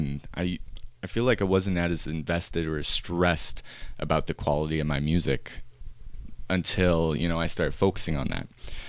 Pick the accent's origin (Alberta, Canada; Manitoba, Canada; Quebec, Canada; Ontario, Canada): Alberta, Canada; Edmonton; Like, I was born in the Grey Nuns Hospital in Millwoods. I lived in Northside, like, Montrose area, Belvedere area. Went from there to St. Albert for time being.